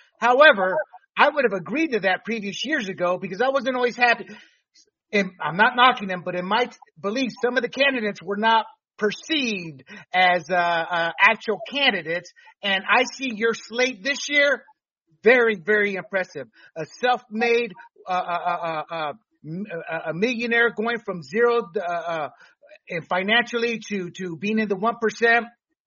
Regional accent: Panama; I was born and raised in Panama as an American citizen.

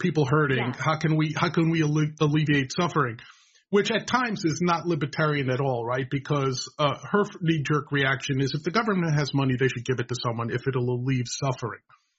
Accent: New York City, New York, United States; I'm a born and bred New Yorker through thick and thin. I was born in the Bronx.

